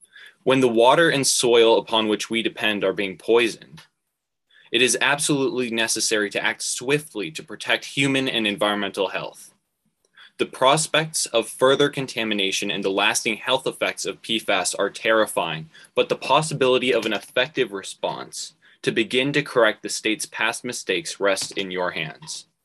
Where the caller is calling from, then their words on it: Fryeburg, Maine, United States; I'm joining from Fryeburg, Maine